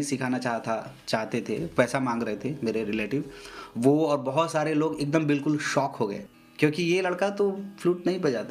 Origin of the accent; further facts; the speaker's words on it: Varanasi, Uttar Pradesh, India; मैं बनारस से हूँ और फिर मेरे फैमिली में म्यूजिक है